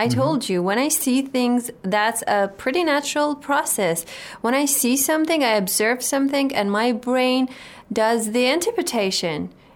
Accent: Iran; English is a second language; Well, I am from Iran. And I study English literature.

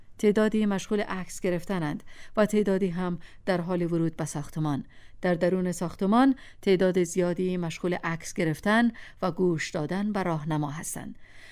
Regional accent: Afghanistan; وقتی شنیده بود که من از افغانستان آمدم

